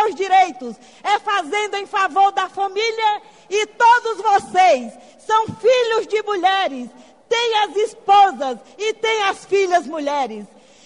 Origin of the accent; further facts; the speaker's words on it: Northeast Region, Brazil; now in Roraima, Brazil; eu sou de origem nordestina, deixei o meu torrão natal e segui para Roraima, o território de Roraima, onde tem a menor população do Brasil